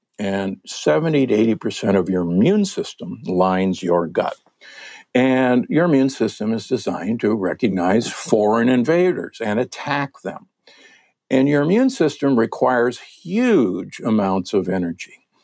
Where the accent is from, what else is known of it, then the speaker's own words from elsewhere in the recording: Omaha, Nebraska, United States; I'm from Omaha, Nebraska, the Corn Huskers.